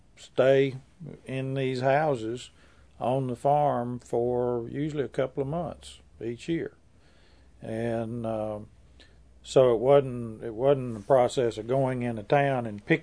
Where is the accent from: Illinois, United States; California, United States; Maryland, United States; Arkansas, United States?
Arkansas, United States; I grew up in East Central Arkansas, between Hughes and Forest City, south of Interstate 40, which was actually built while I was a child